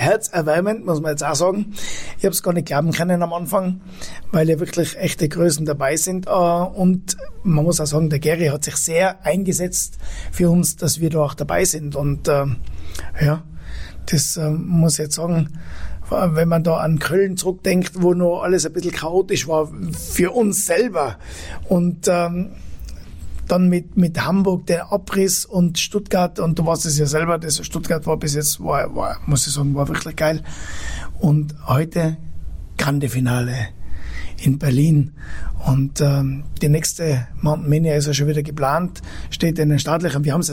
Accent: Tyrol, Austria

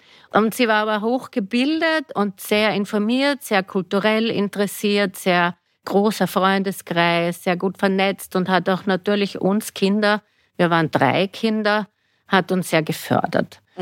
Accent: Vienna, Austria; Ich bin aus einer Unternehmerfamilie und bin aufgewachsen im 3. Bezirk in Wien. Eigentlich in einem Fabriksgelände

